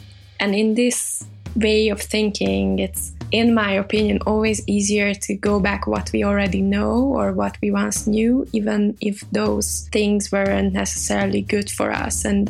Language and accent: English; Budapest, Hungary; now in Paris, France; I'm from Budapest, Hungary